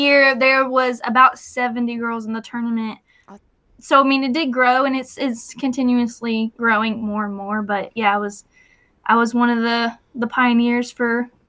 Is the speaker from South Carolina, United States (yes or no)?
yes; Greenville, South Carolina, United States; Yeah. I'm from Greenville, South Carolina, so I wrestled at Blue Ridge High School.